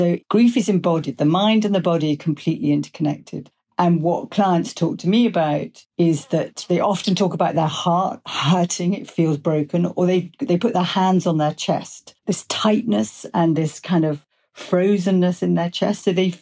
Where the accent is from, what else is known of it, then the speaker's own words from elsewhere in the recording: England, United Kingdom; because I'm English.